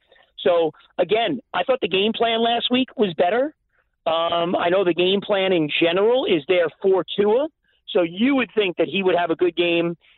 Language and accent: English; Brooklyn, New York, United States; Well, I'm from Brooklyn, so we call it Bialy.